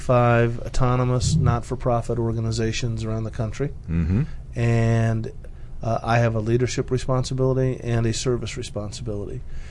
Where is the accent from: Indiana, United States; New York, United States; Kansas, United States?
Indiana, United States; Indianapolis; Well, I grew up in Indianapolis. I'm the youngest of seven kids.